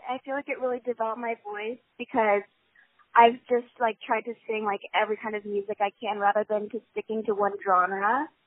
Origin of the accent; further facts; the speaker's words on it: Mesa, Arizona, United States; Yeah, I'm from Mesa.